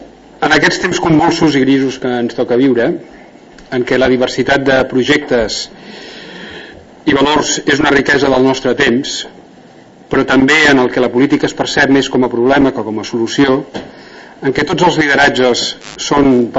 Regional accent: Catalonia, Spain

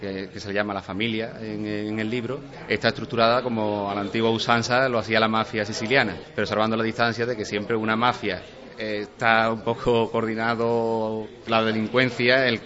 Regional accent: Montellano, Andalusia, Spain; porque soy de Montellano y hay muchos montellaneros aquí

